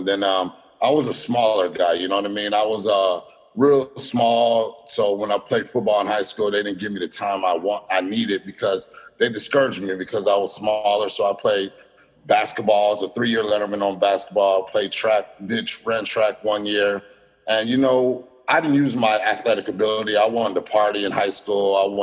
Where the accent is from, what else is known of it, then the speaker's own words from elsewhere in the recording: Avondale, Arizona, United States; I grew up in Arizona, Avondale, Arizona. That's where I grew up at.